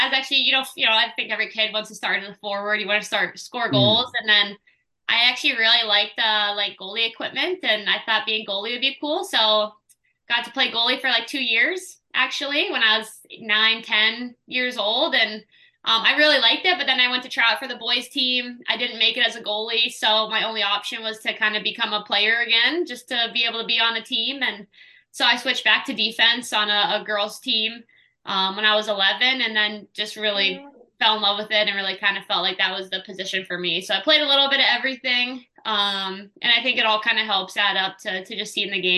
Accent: Raleigh, North Carolina, United States; moved away; also born or lived in Philadelphia; So I grew up mostly in Raleigh, kind of started hockey, I guess, officially here in Philly. But grew up mostly in the youth hockey in Raleigh

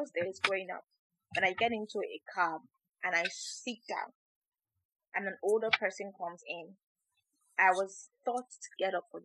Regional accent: Edo, Nigeria; So from my place, I'm from Edo State, right? From the Asan part of Edo State.

